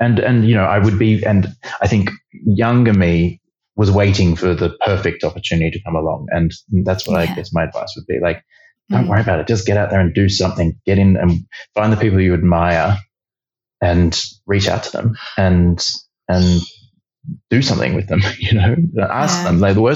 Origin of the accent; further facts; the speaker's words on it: Australia; You know, I think as an Australian creative, it's tricky to sort of get that experience of running a multi-million-dollar musical.